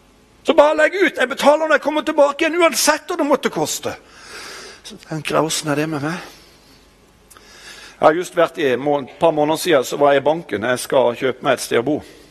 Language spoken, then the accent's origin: Norwegian; Kristiansand, Agder, Norway; Så flyttet jeg hjem til Kristiansand, det er jo der jeg kommer fra.